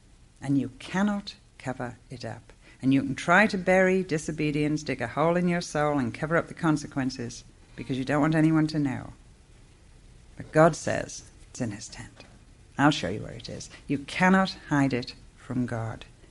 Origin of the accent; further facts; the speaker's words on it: England, United Kingdom; as I expect you know, I'm English.